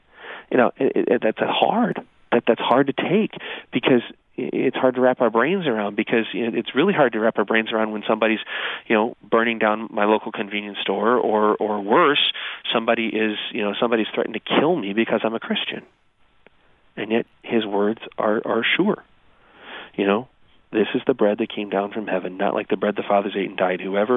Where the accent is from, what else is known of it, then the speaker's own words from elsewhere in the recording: Edwardsville, United States; but I grew up in Edwardsville.